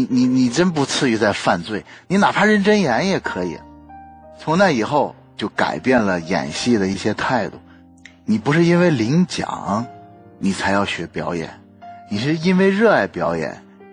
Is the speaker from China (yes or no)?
yes; Northeast China, China; 我说我是东北长大的，我看过工人们啊繁荣的时候，我也看过工人们落寞的时候